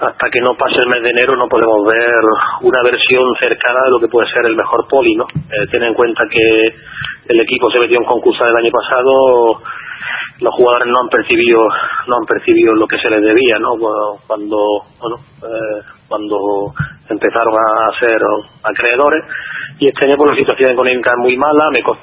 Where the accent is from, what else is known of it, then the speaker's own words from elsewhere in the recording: Granada, Andalusia, Spain; born there; yo, por lo que pone en mi DNI, soy de Granada